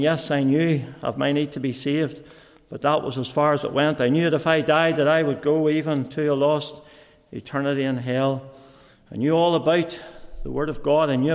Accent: Newtownards, Northern Ireland, United Kingdom; born there; I was born in Newtownards. I was the youngest of three and had two older sisters. We lived on a farm and both my parents were saved and loved the Lord.

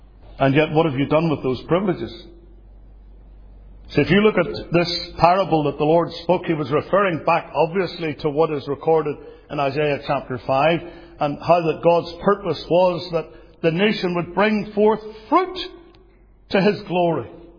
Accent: Northern Ireland, United Kingdom; I come from Great Britain, from Northern Ireland, which is part of the United Kingdom of Great Britain.

